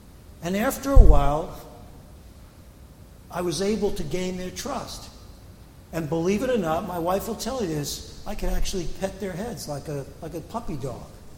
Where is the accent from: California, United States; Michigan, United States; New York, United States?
New York, United States; Brooklyn; You know, as a kid growing up in Brooklyn, I remember there was a corner deli.